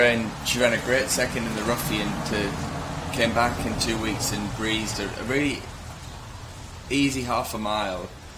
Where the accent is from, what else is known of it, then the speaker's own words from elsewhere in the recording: England, United Kingdom; growing up in England, I was still are a big soccer fan.